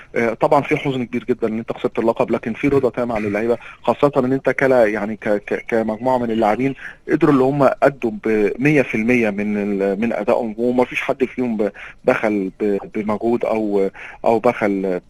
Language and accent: Arabic; Egypt; يعني يمكن ان احنا كنا نتمنى المنتخب المصري يتوج باللقب مش كمصريين بس، كل الوطن العربي كمان.